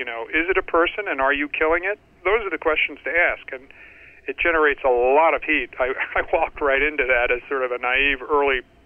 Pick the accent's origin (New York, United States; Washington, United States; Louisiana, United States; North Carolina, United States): New York, United States; But as a New Yorker, I will tell you